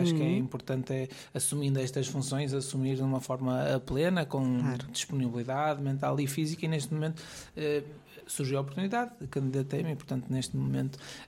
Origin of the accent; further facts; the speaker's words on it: Vila Nova de Gaia, Norte, Portugal; comecei a ter aulas de piano... tinha eu 9, 10 anos, isto em Vila Nova de Gaia, onde nasci.